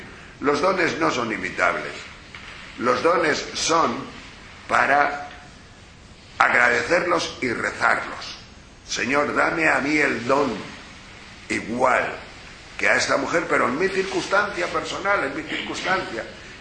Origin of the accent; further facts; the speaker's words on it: Tejerina, Castile and León, Spain; Una vez un pastor de mi pueblo, ya mayor, que había estado pastor de mi pueblo, cuando yo digo pastor de Tejerina, son pastores que han bajado todos los años, en el mes de octubre, a Extremadura